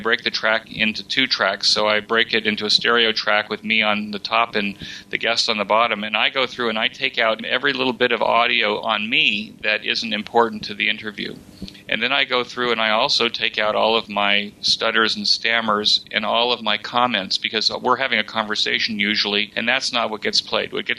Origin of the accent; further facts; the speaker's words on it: Los Angeles, California, United States; So when I grew up in Los Angeles, I was listening